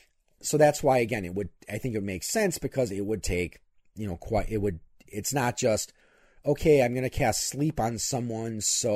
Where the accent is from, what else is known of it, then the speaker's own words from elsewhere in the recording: Appleton, Wisconsin, United States; Now, in my hometown here, at the Appleton Historical Society, they do have an exhibit about the famous stage magician Harry Houdini.